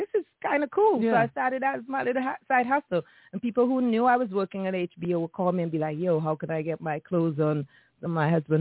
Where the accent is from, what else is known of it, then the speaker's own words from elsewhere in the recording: Trinidad & Tobago; also born or lived in Saint Vincent; So, as a girl, I was born in St. Vincent. I grew up in Trinidad. Mm-hmm. And when you grow up with West Indian parents